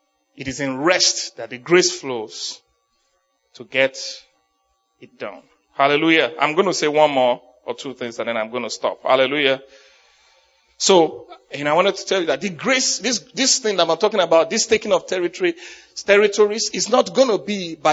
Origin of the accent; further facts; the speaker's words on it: Nigeria; moved away; I'm just a Nigerian boy that came here.